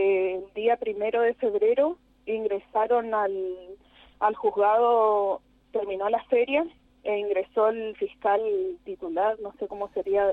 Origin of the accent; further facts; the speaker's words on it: Alvear, Corrientes, Argentina; Acaba de ser en Alvear. Bien. Porque nosotros somos de Alvear.